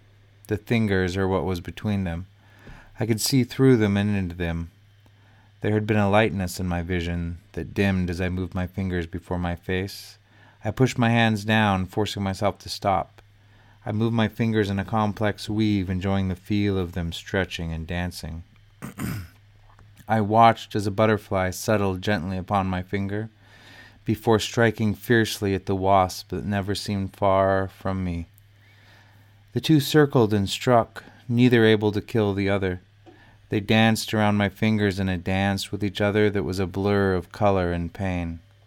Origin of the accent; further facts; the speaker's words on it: Plummer, Idaho, United States; Three friends and I had been down visiting a local college town south of my hometown of Plummer.